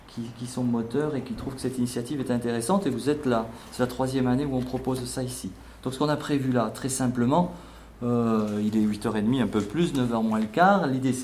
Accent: Hagetmau, Nouvelle-Aquitaine, France; nous venons de pas loin, on vient d'Ajetmo, d'un petit village qui s'appelle Casalis, tout petit village.

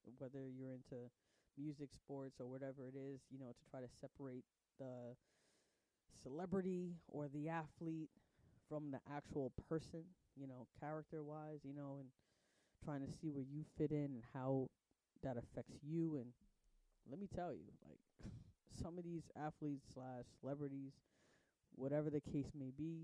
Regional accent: New York, United States; I am a fan of the Giants. I am from New York, so it kind of makes sense, right?

